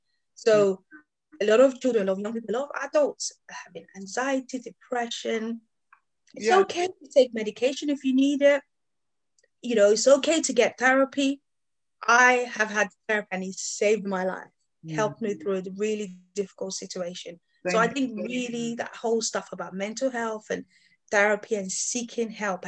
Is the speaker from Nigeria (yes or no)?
yes; Nigeria; now in United Kingdom; I was born in Nigeria, grew up in Nigeria, and I remember when I came to the UK over 20 years ago